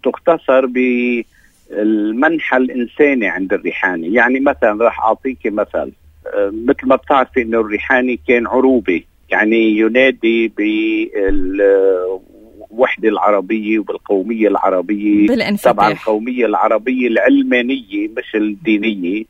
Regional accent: Lebanon; مصلحتنا كلبنانيين ومصلحتنا كعرب.

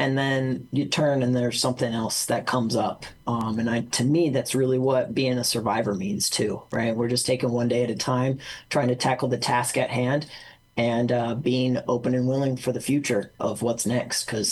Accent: Colorado, United States; I'm here from Colorado.

